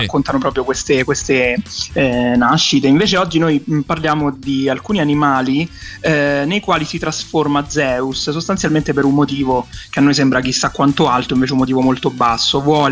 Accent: Ardea, Lazio, Italy; also born or lived in Rome; Ardea come la volete chiamare, vicino, che è la città dalla quale vengo io. Esatto, quindi insomma io sono nato a Roma, però ho vissuto lì tanti anni

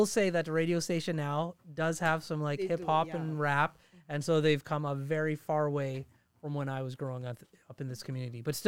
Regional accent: Fort McMurray, Alberta, Canada; And I grew up here in Fort McMurray, Alberta.

